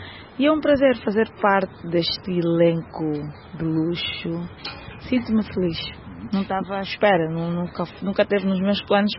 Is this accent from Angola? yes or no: yes; Luanda, Angola; Bairro Azul, nasci e cresci no Bairro Azul.